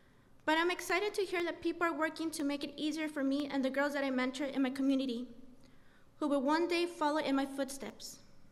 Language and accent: English; El Paso, Texas, United States; Born and raised in El Paso's rich culture of Tex-Mex, I come from a family that values honesty, integrity, and hard work.